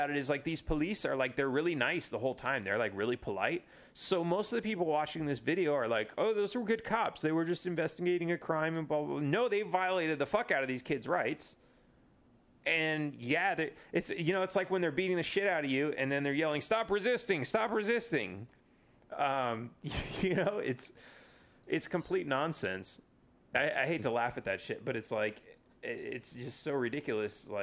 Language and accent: English; California, United States; I mean, like, shit, I grew up in California and, like, we were like afraid of guns, or was anyway, or like a lot.